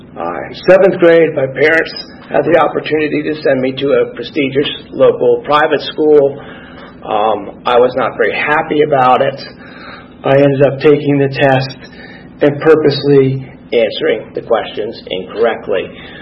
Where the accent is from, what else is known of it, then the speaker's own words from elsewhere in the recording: Philadelphia, Pennsylvania, United States; born there; I was born in Philadelphia to two successful, smart people. I had two younger sisters.